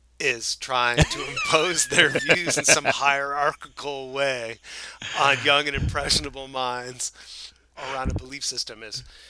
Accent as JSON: {"language": "English", "region": "New Jersey", "country": "United States", "tie": "born there", "said": "I was born in New Jersey."}